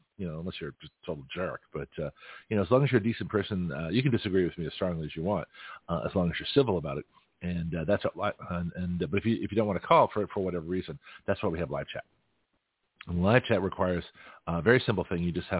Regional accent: California, United States; My first year here, and I came from California, and where I was in the San Francisco Bay Area, it was actually quite cool

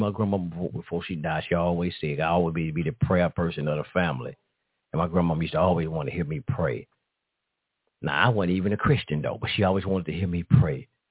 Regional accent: United States; born there; I was born here in America. No matter what we say, our ancestors descended here, whatnot, goddammit, I was born here.

